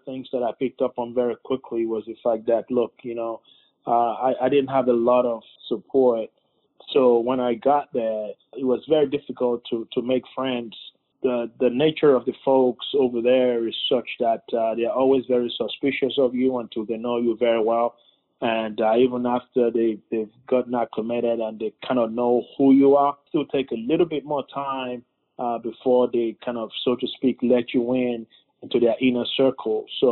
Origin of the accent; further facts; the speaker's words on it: Lagos, Nigeria; moved away; also born or lived in London / South Africa / United States; Yes, I was born and raised in Lagos to my early years before I headed out of there to Europe.